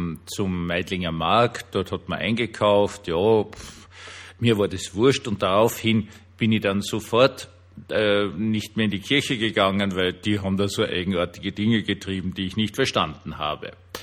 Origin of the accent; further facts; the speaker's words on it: Vienna, Austria; ich bin in Wien aufgewachsen, gleich neben Schloss Schönbrunn. Und zuständige Gemeinde war Wien-Gumpendorf